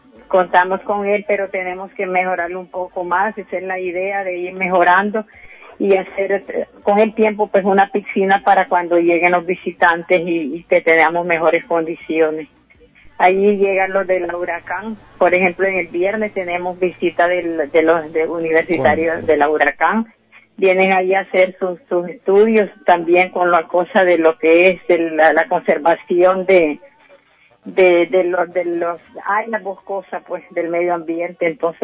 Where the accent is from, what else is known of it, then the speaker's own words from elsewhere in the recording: Colonia Los Ángeles, South Caribbean Coast Autonomous Region, Nicaragua; de Colonia Los Ángeles, coordinadora de gabinete acá en este lugar de Nueva Guinea